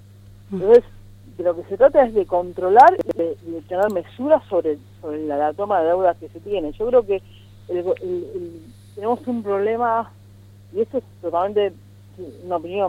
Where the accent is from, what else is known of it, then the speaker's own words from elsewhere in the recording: Argentina; como argentinos